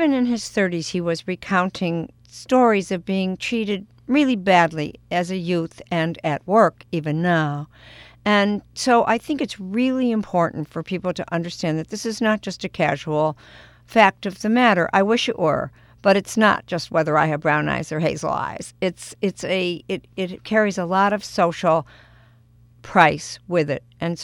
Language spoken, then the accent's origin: English; United States; I actually embrace this movement because I'm an American